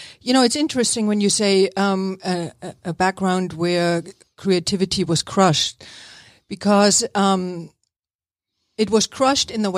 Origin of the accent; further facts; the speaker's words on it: East Germany, Germany; English is a second language; moved away as an adult; So I grew up in East Germany for the first 19, 20 years.